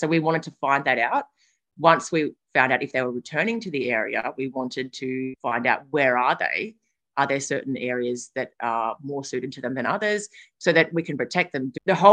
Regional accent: Maroota, New South Wales, Australia; I grew up in the Hills area in the middle of Maroota Forest. It's on the way to Wiseman's Ferry. And it's just thousands of hectares of basically pristine bushland. And I grew up in that area.

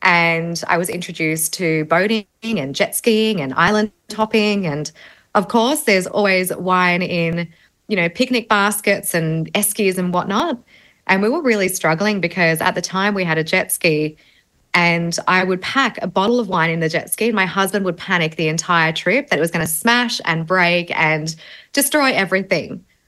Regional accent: Canberra, Australian Capital Territory, Australia; now in Gold Coast, Australia; Originally in 2016, I lived in Canberra. So I grew up in Canberra, and I was surrounded by Canberra wine.

